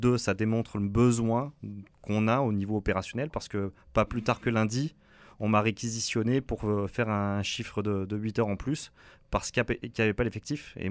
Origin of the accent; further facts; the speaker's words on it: France; moved away as an adult; now in Canada; On a changé de pays. Moi, j'ai pas envie de revivre avec mes habitudes de français. Je suis venu au Québec, c'est pour vivre en tant que Québécois et pas en tant que Français. C'est pour ça que mes enfants, je suis content quand on me dit qu'ils ont l'accent québécois.